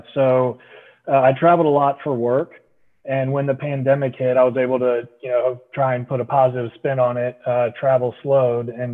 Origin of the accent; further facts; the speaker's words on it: Richmond, United States; born there; So like Will, I was born in Richmond. I actually still reside in Richmond.